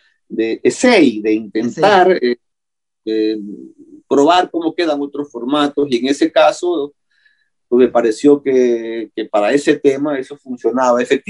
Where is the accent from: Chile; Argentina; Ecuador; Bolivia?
Ecuador; moved away; yo la verdad es que me fui de Ecuador con la seguridad de que allí la vida ya no era posible para mí